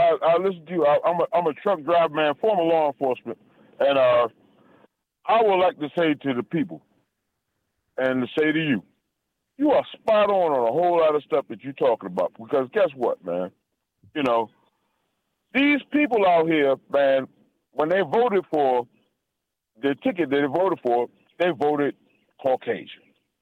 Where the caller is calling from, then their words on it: Washington, District of Columbia, United States; JD from D.C.?